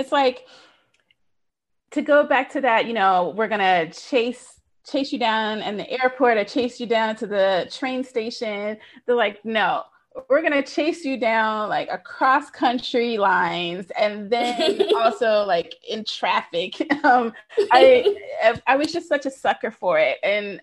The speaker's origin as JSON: {"language": "English", "country": "United States", "said": "And I am Black American, so I can't really speak to a Mexican and Mexican American heritage and the cultural aspects of that."}